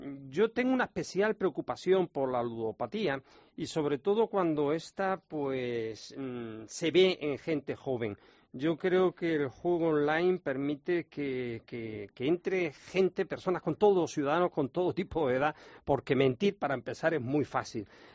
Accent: Canary Islands, Spain; a mí que me gusta tanto el sol, siendo canario

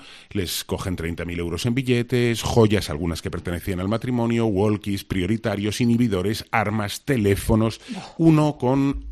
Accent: Spain; qué inocentes somos los españoles

